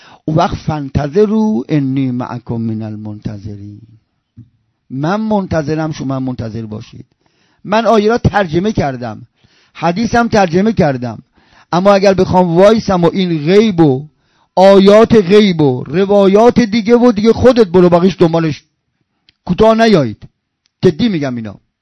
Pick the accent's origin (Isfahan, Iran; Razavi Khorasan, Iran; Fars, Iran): Isfahan, Iran; و گفت کجایی هستی؟ و گفتم ایرانی. و کجا؟ اینا اصفهانو.